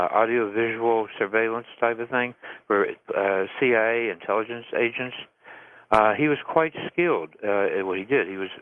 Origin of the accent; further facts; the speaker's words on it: West Virginia, United States; And I came from West Virginia in the mountains where we said the Lord's Prayer and the Pledge of Allegiance every morning